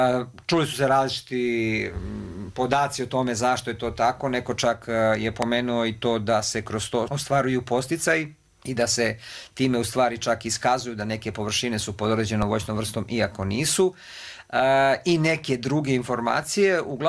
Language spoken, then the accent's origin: Serbian; Republika Srpska, Bosnia & Herzegovina; kod nas u Bosni i Hercegovini ili u Republici Srpskoj to možda uređenije